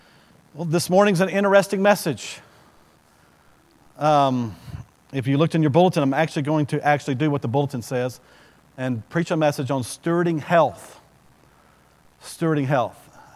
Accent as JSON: {"language": "English", "town": "Bowie", "region": "Texas", "country": "United States", "tie": "born or raised there", "said": "You got to go to Bowie, in my hometown"}